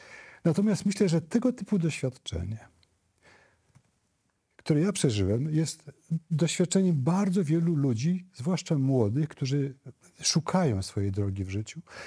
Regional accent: Podlaskie Voivodeship, Poland; Ja pochodzę z trochę wcześniejszego pokolenia. Wychowałem się w małym miasteczku powiatowym na Białostoczyźnie i mieszkaliśmy na obrzeżach miasta

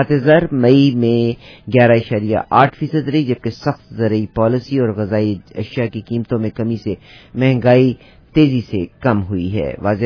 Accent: Pakistan; moved away; میں اور مظفر پاکستان سے آئے تھے, یہاں پہ آئے, الحمدللہ وی ورکڈ ہارڈ, دن اور رات کام کیا

